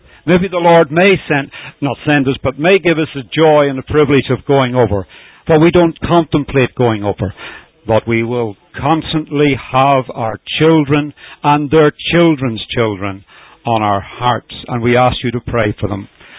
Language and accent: English; Ireland; and I'm an Irishman, and do things back to front